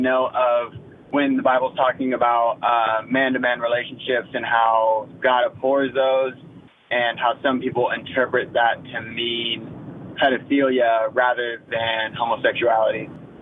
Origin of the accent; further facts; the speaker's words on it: Portland, Oregon, United States; I am from Portland, Oregon.